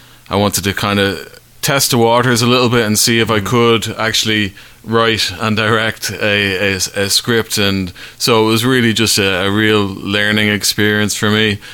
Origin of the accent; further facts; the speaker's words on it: Dublin, Leinster, Ireland; I grew up in Dublin